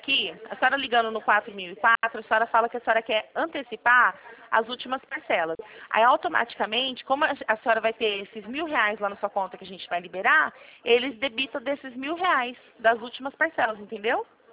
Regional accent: Campinas, São Paulo, Brazil; Não, eu sou de Campinas.

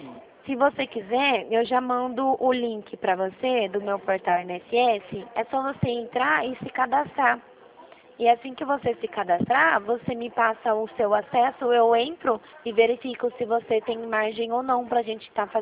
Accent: Rio Claro, São Paulo, Brazil; Eu sou daqui de Rio Claro, São Paulo.

